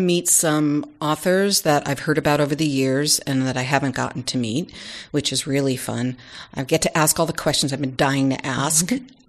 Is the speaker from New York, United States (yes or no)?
yes; New York, United States; I am from New York and had the funniest father in the world who used to make me laugh so hard I would cry